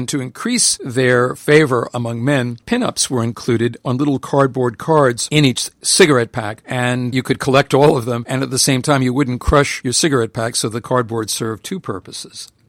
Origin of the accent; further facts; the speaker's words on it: New York, United States; I grew up in Long Island near Rock Hall